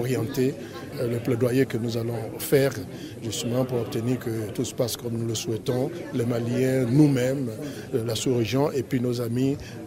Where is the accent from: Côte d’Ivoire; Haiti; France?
Côte d’Ivoire; je suis d'ici. Je suis de la Côte d'Ivoire, donc je suis du Mali.